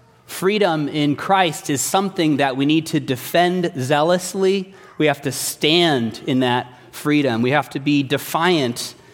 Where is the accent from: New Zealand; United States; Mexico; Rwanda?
Mexico; Now, I was raised in Mexico, and in Mexico, everyone plays soccer.